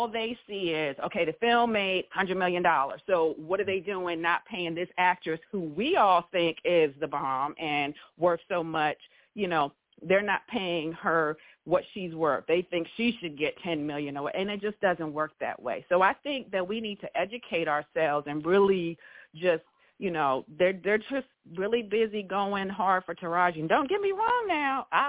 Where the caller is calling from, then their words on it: Montgomery, Alabama, United States; I'm calling from Montgomery, Alabama.